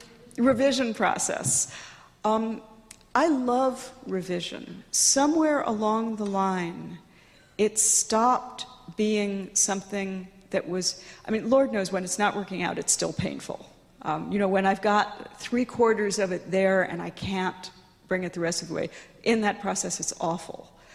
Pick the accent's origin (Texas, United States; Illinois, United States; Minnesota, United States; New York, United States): New York, United States; New York City; I was a child growing up in New York City reading, you know, nature poetry from Japan